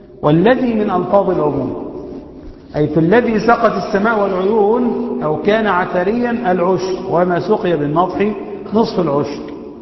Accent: Egypt; بالكيلو جرام الفرنسي اللي احنا بنستعمله عندنا في مصر حوالي 612 كيلو

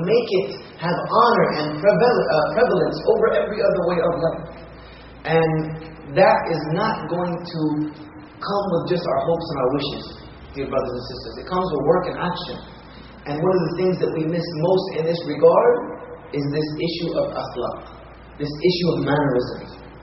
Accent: South Carolina, United States; And me, myself, I was raised in the South. South Carolina.

